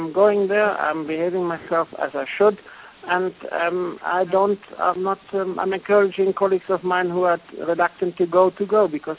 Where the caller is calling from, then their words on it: Namibia; I'm phoning from Namibia, which is an African country.